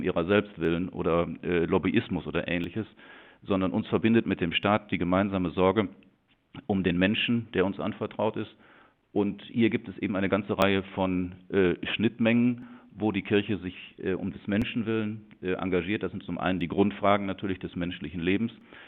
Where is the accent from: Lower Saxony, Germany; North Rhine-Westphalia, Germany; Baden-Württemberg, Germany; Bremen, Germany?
North Rhine-Westphalia, Germany; Münster; born there; Auf der einen Seite bin ich als geborener Münsteraner und dem Dom hier sehr verbunden